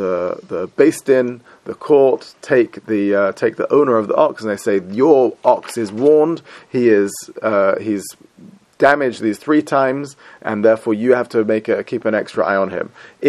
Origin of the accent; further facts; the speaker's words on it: United Kingdom; I'm British.